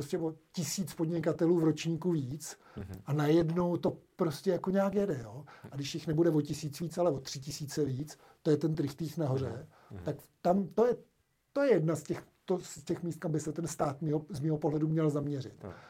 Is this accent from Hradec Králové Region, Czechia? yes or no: yes; Trutnov, Hradec Králové Region, Czechia; když jsme před 6-7 lety zkoušeli v Trutnově, v Podkrkonoši, odkud pocházím